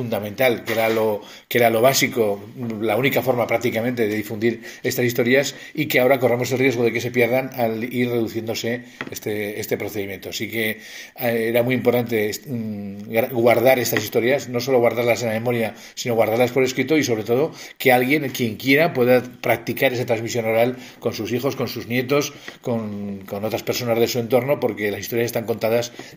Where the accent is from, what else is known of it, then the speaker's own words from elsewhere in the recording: Aragon, Spain; accent: Somontano Aragonese; first language Aragonese; las historietas están redactadas en mi lengua materna, que es el aragonés del somontano. Es un aragonés bastante castellanizado en nuestro caso, pero es la variedad del somontanés.